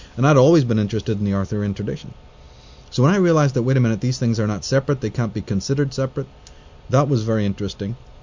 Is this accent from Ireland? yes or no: yes; Ireland; born or raised there